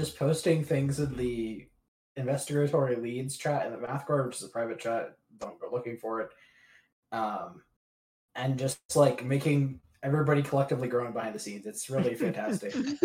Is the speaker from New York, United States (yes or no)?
no; Indiana, United States; born there; Well, no, I was born in Indiana. I lived in Indiana.